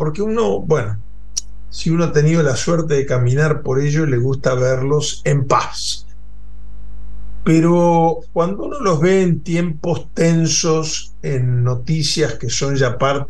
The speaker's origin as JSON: {"language": "Spanish", "country": "Uruguay", "said": "ayer viendo la televisión me llevé algunas sorpresas, incluso como uruguayo, se los quiero decir con mucha franqueza."}